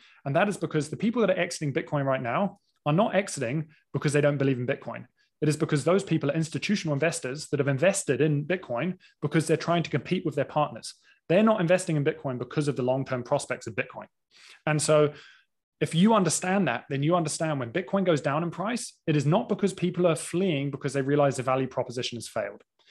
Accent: Canada; moved away as an adult; Actually, yeah, being a Canadian citizen, people are going to be ashamed of that. But anyway, I left on Canada Day in around like June, give or take, in 2020.

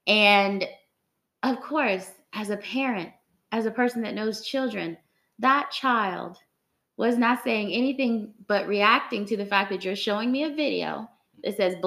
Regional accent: South Carolina, United States; I'm from South Carolina, so don't start.

